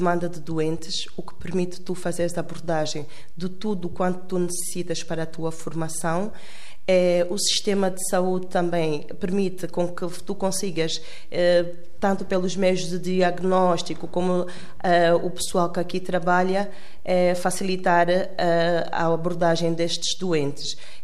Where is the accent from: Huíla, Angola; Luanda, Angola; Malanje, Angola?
Luanda, Angola; Sou de Angola, especificamente de Luanda.